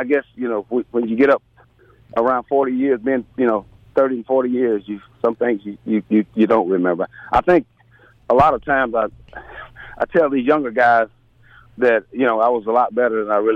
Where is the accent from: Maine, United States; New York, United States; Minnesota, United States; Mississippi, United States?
Mississippi, United States; Waynesboro; I'm in the dorm, I'm from Waynesboro this, Waynesboro that. We got a good football team.